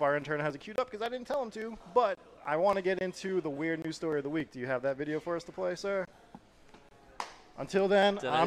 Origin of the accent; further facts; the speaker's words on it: the South, United States; Well, I'm from the South myself, and I grew up down South